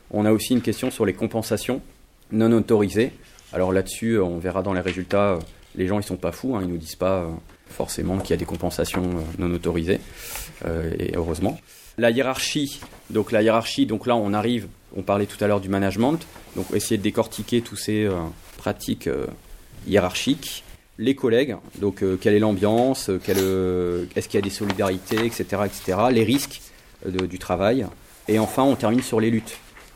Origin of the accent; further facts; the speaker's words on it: Lille, Hauts-de-France, France; Moi, je suis lillois.